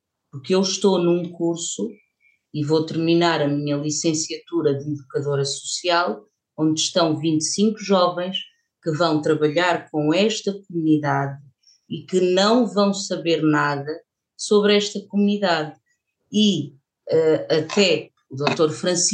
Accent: Portugal; eu não sou imigrante, eu não tenho o problema dos imigrantes e eu sou portuguesa

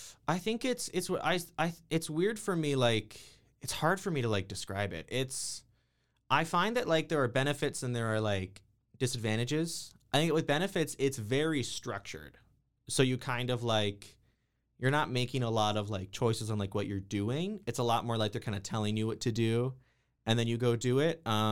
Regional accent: Sarnia, Ontario, Canada; I'm not like from Waterloo. I'm from Sarnia.

